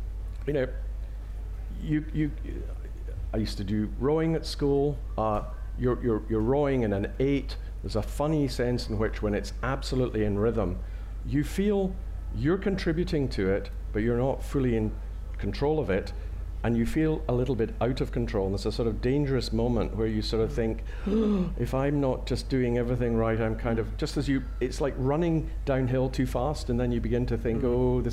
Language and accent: English; Scotland, United Kingdom; I can say this because I'm a Scot